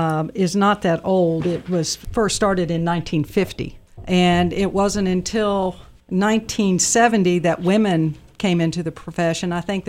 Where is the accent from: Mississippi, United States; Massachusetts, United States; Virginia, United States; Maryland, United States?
Virginia, United States; because I come from Virginia originally, and they had athletic trainers in the high school.